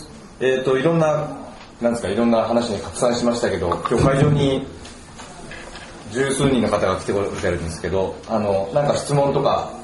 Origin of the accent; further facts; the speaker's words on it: Saga, Japan; 僕実家が佐賀県で